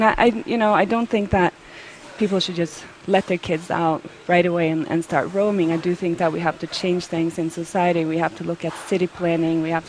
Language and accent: English; Norway; now in United States; And I grew up in Norway, and how I was raising my children here in the States was just so different than how my upbringing was in Norway